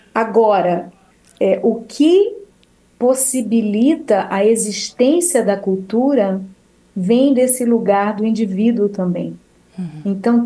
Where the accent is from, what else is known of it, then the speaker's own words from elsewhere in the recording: Brazil; que nascemos no Brasil e temos um grande orgulho de dizer ao mundo que somos brasileiros